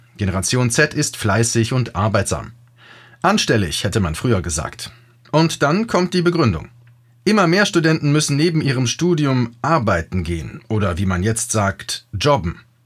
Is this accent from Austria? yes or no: no; West Germany, Germany; denn als Westdeutsche waren wir das Schaufenster, auf das unsere Schwestern und Brüder aus dem Ostblock voller Neid schauen sollten